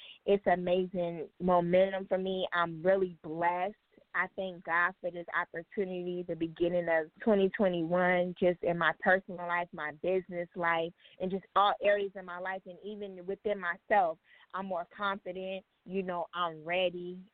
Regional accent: Los Angeles, California, United States; I'm from South Central LA, and to want to be an impact in that area.

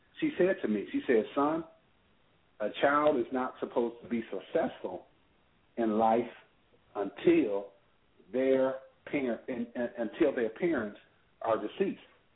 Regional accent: Racine, Wisconsin, United States; born there; I was born in Racine, Wisconsin.

